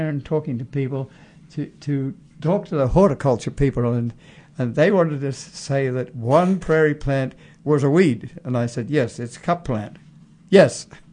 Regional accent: Australia

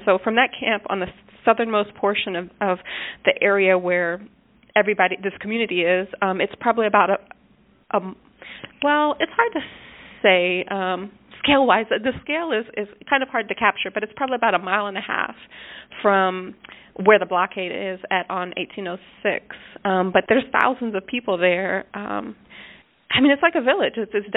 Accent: Tennessee, United States; Identify as Lumbee American. I'm from Tennessee, but my people are from North Carolina.

